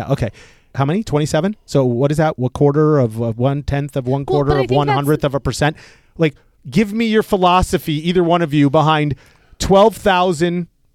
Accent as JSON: {"language": "English", "country": "United States", "said": "I don't have a problem with the Constitution of the United States of America. I am an American."}